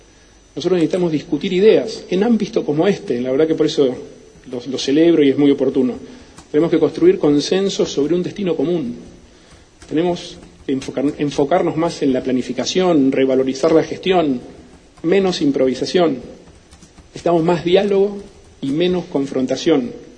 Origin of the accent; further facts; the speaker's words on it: Argentina; Tenemos que lograr, como argentinos, construir un destino compartido, una visión común.